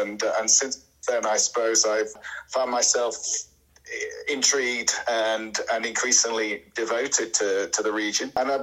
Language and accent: English; Manchester, North West England, United Kingdom; also born or lived in Argentina; I'm originally from Manchester in the north of England, but I have been working on Latin America now since I was a journalist in Argentina in the late 1990s.